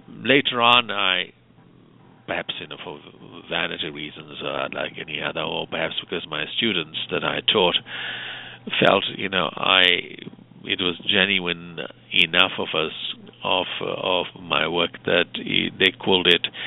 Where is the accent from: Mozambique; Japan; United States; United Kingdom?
Mozambique; I was born and brought up in Mozambique, educated by Cambodians and then Jesuits, and then I entered in Sufi monastic orders.